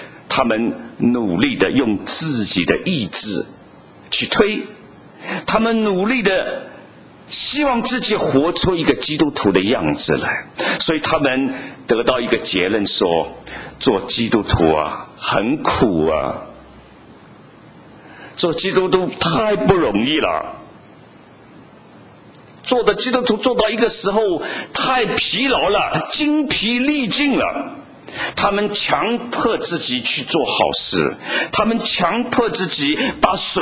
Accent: China; 我们在中国长大，我们讲国语，我们讲普通话，是很自然的

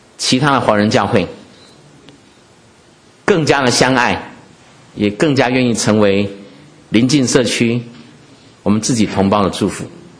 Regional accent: Taiwan; 这个我小时候在台湾读小学写作文啊

